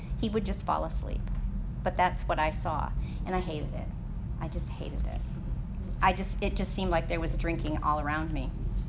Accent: Michigan, United States; moved away as an adult; now in Texas, United States; he took a job down here in Texas, so I moved from Michigan to Texas. I took my first plane ride when I moved to Texas, and because I was this Midwestern small town girl

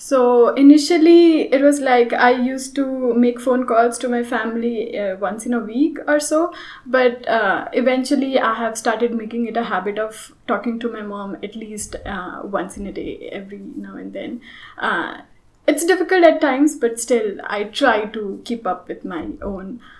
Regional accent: India; now in United States; I'm from India.

